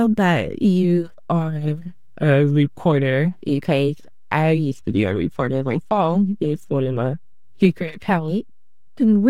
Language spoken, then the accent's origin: English; Portland, United States; I'm born and raised in Portland.